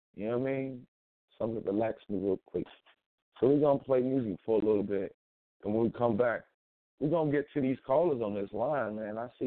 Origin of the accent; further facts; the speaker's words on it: Kansas City, Missouri, United States; from my hometown, Kansas City, Missouri.